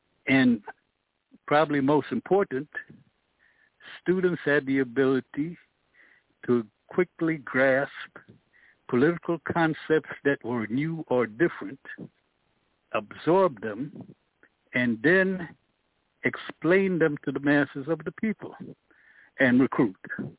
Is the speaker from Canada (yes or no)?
no; Jamaica; now in United States; I came here from Jamaica in the 1960s.